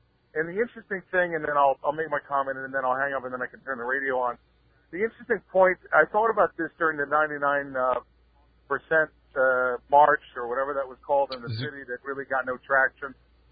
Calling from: Babylon, New York, United States; I'm on Ocean Parkway now in Babylon. Okay. Call from Long Island.

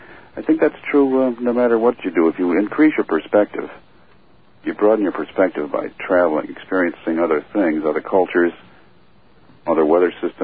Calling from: Ridgefield, Connecticut, United States; Yeah, and I'm calling from Ridgefield, Connecticut, too.

